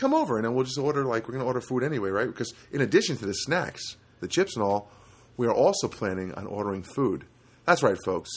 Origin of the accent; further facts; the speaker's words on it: New Jersey, United States; Even as a kid, I grew up in New Jersey, and we would play it when it's cold